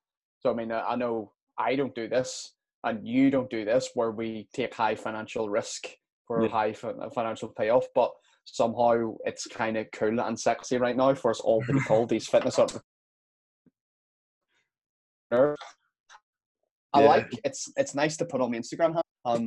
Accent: Belfast, Northern Ireland, United Kingdom; moved away as an adult; So I grew up in Belfast. I was in Belfast until I was 30 years old. I'm now 33.

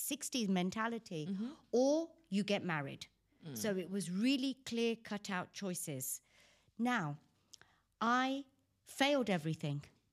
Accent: Leicester, East Midlands, United Kingdom; So even though I was growing up in England, I was in Gujarat.

